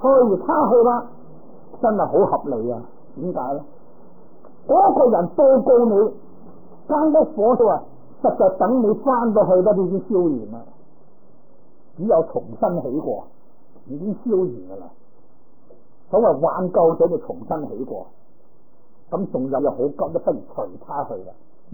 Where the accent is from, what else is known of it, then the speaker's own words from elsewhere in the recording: Guangdong, China; 我哋广东人话油渣鬼。